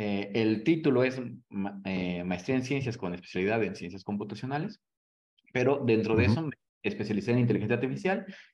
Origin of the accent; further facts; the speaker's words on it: Puebla, Mexico; yo estudié ciencias computacionales en la Benemérita Universidad Autónoma de Puebla, que es de donde yo soy.